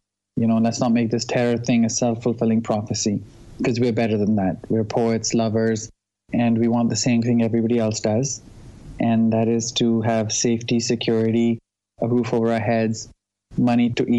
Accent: Pakistan; we come from Pakistan and everyone's pretty much similar looking, different shades of brown, you know?

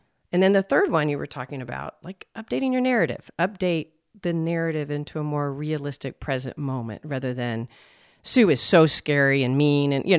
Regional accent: Texas, United States; I even have to try to make www.therapistuncensored.com not so obvious that I'm from Texas.

